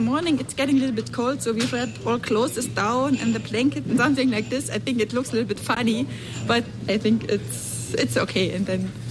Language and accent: English; Germany; DLA-DYL. I come from Germany